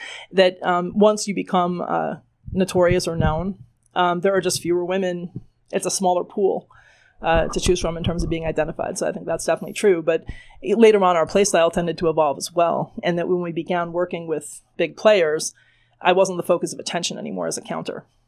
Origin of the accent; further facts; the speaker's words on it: New York, United States; I said, "Well, I'm from New York. I mean, I don't really understand that.